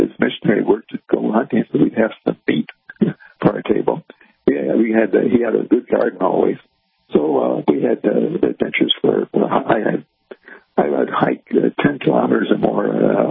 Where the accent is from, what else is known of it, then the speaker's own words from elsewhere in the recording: Angola; Well, I grew up in Angola, Portuguese West Africa, and we lived up in the Dembush, which was a primitive area back in 1936. I was born in 36, and actually it was in 48 when we lived in the Dembush. I was 12 years old.